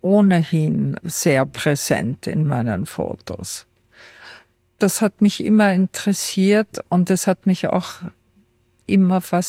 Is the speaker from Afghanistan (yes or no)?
no; Upper Austria, Austria; ich bin aus Oberösterreich